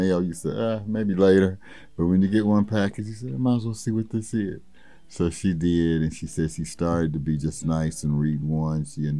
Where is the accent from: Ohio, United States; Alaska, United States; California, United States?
Ohio, United States; Dayton; also born or lived in Detroit, Michigan; So from age 3 on, I grew up in Dayton, Ohio, went to Roosevelt High School, went to Weber Elementary.